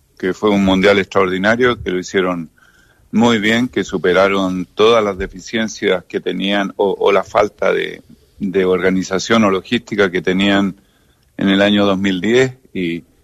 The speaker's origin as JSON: {"language": "Spanish", "country": "Chile", "said": "yo soy chileno, con la mentalidad del latinoamericano"}